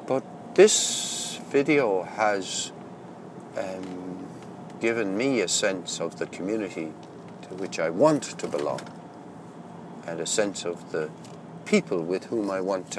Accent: Limerick, Munster, Ireland; my very good friend Bill Whelan, who I grew up with in Limerick as a boy

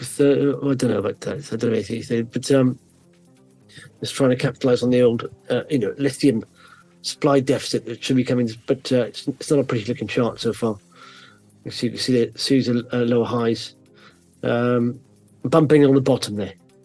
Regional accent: Wales, United Kingdom; I'm from Wales.

